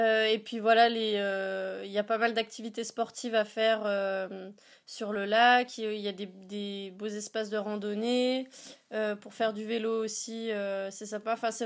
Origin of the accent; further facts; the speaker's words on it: Bourgogne-Franche-Comté, France; j'ai dit que je venais de Franche-Comté, mais maintenant c'est Bourgogne-Franche-Comté. Les plus grosses villes, c'est Dijon et Besançon. Moi, la ville d'où je viens, il y a 20 000 habitants. Et bah, c'est des petites villes de province en fait.